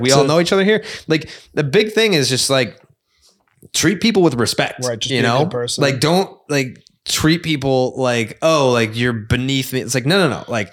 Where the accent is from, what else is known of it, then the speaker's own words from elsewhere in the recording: Massachusetts, United States; accent: Boston; Yeah, like my Boston accent was like very, very, very, very, very